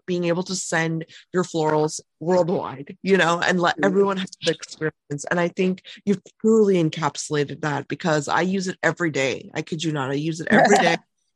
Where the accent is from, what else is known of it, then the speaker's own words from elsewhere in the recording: Lansing, Michigan, United States; growing up, I grew up in Lansing, you know, around the area.